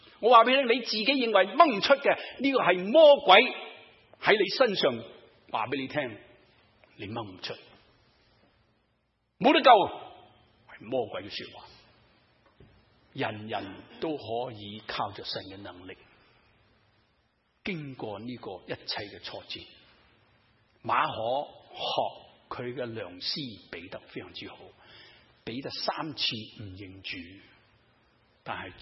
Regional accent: China; 我哋中国人有咩句说话？

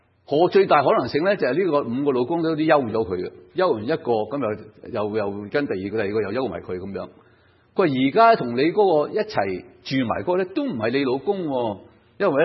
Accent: Guangdong, China; 我们广东人说去搵食

